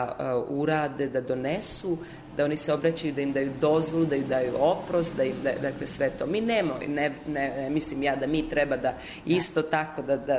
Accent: Eastern Serbia, Serbia; first language Vlach; Serbian is a second language; ja sam velika Srpkinja, ali sam zapravo Vlahinja. Ja sam iz istočne Srbije, moji roditelji su svi Vlasi, ali malo ima rođenih, moj maternji jezik Vlaški

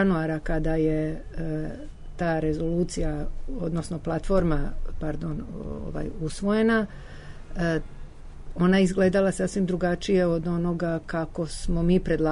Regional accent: Serbia; Ali mi nismo Nemci, mi smo Srbi, u tome je stvar.

